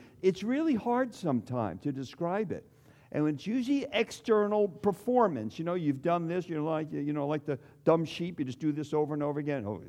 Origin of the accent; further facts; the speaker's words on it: East Coast, United States; I was raised on the East Coast, and 40, 50 years ago, you had to have a tie and a jacket in church.